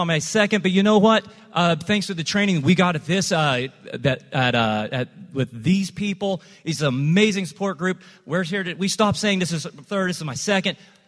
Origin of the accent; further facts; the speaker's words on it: Cochran, Georgia, United States; So we're from Cochran, Georgia. That's a small town, about 2,000 people.